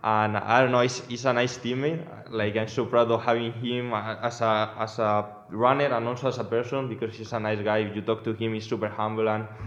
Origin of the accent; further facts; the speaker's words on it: Spain; English is a second language; now in United States; I'm from Spain